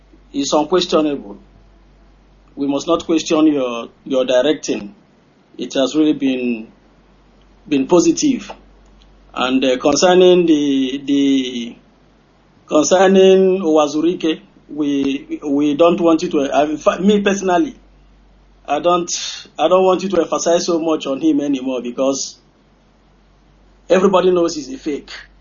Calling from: Austria; I'm calling from Austria.

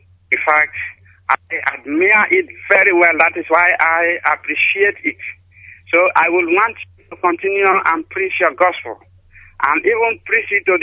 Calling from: Brass, Bayelsa, Nigeria; Yeah, I am calling from Bayelsa State.

